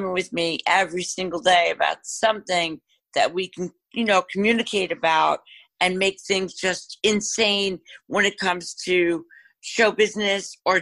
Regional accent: New York, United States; no, we're from New York.

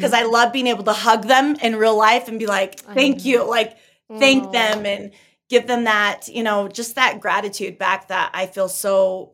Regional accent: California, United States; now in Utah, United States; I'm originally from California, but got I live it. In Utah now.

